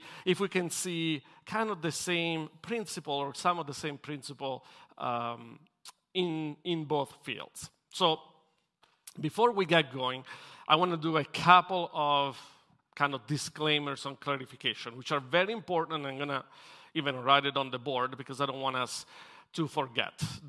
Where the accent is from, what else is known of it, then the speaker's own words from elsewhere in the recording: Italy; now in United States; I come from Italy, and it was very difficult to get any credit.